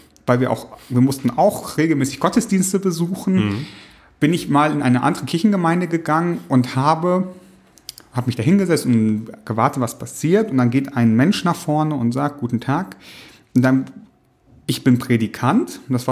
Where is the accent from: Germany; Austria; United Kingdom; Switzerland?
Germany; Lower Saxony; Ich komme aus einer reformierten Familie und gehörte damals zu einer reformierten Gemeinde. Also man muss sagen, ich komme aus Ostfriesland